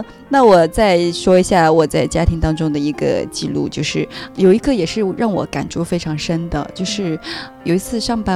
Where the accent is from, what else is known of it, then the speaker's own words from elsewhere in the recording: Changsha, Hunan, China; 各位听众朋友大家好，我是来自长沙的